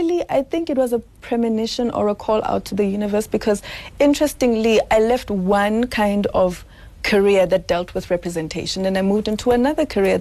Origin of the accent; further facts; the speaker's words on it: South Africa; I'm a woman, I am black, I am African, I'm South African, I'm Xhosa, I'm Sotho.